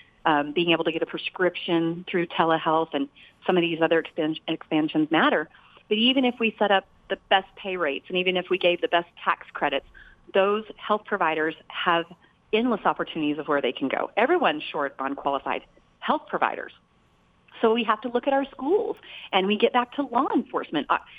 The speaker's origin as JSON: {"language": "English", "town": "Truth or Consequences", "region": "New Mexico", "country": "United States", "tie": "born or raised there", "moved": "as an adult", "said": "Well, I grew up in Truth or Consequences, and like most young adults, after I graduated, I went to college out of state, got married, started a family and a career."}